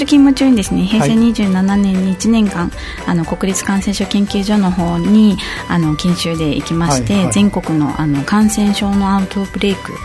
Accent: Yomitan, Okinawa, Japan; はい、出身は沖縄県読谷村出身です、

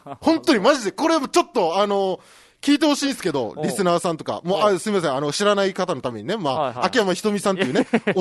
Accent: Okinawa, Japan; 俺たち、沖縄の人からしたら特徴的な声というか。

